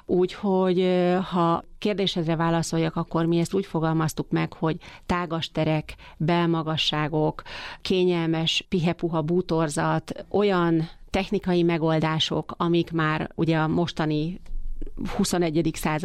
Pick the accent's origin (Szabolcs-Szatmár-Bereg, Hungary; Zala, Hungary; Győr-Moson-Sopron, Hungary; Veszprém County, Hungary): Zala, Hungary; Hévíz; Én ott nőttem fel, úgy szoktam fogalmazni, hogy kénszagon szocializálódtam, el sem tudom képzelni, hogy máshol éljek.